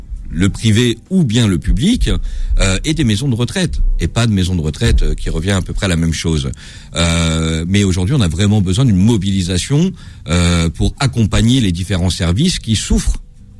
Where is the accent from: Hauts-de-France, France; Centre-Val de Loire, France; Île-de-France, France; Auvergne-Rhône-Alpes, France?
Île-de-France, France; Provins; puisque je suis natif de Provins dans le 77.